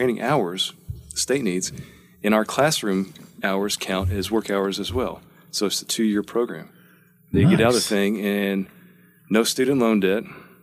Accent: Louisville, Kentucky, United States; But, I grew up in Louisville. I went to Male High School and mm-hmm. Went to Georgetown College for a year and then came to the University of Kentucky.

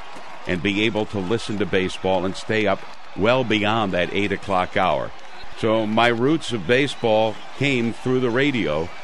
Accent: Baltimore, Maryland, United States; When I grew up in East Baltimore, I would listen to Oriole baseball on the radio.

